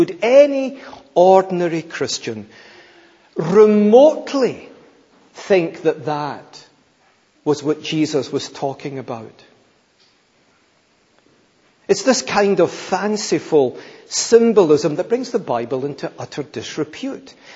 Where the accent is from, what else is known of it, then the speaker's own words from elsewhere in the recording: Glasgow, Scotland, United Kingdom; Well, you know, I'm Scottish, I'm not English, I'm not African, I'm brought up in Glasgow, not Edinburgh.